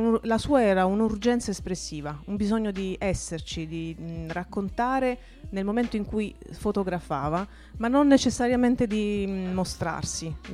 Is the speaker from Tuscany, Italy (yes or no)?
no; Taranto, Apulia, Italy; Io dico, da donna del sud, perché io sono pugliese di origini, quindi